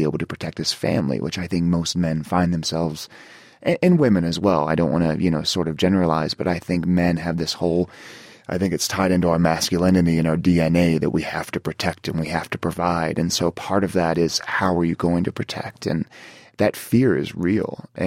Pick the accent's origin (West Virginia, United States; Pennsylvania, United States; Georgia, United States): West Virginia, United States; I mean, I grew up in a gun culture. I grew up in West Virginia in the South. My friends had guns. My family had guns. I mean, so I grew up around that culture.